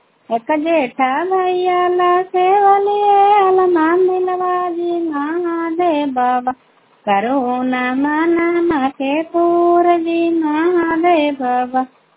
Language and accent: Hindi; India; मैं कराई ब्लॉक से बिलोंग करती हूँ